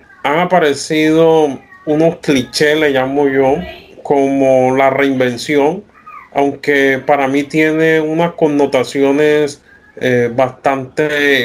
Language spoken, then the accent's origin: Spanish; Colombia; a visibilizar realmente cómo estamos configurados como colombianos